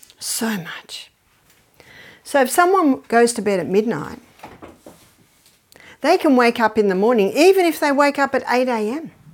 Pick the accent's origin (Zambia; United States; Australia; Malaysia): Australia; So when I come from Australia